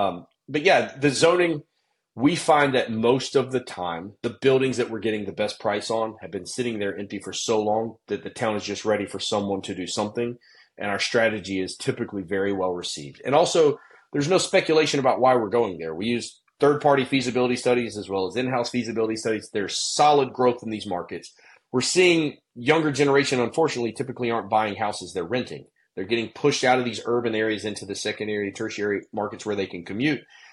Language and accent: English; Lexington, South Carolina, United States; there is one town, actually my hometown, Lexington, South Carolina.